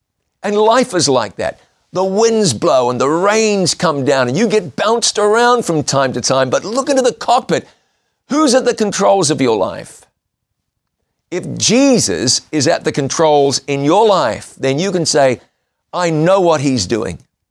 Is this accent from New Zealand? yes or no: yes; New Zealand; I recall once in my home country of New Zealand flying on a little plane from one place to another.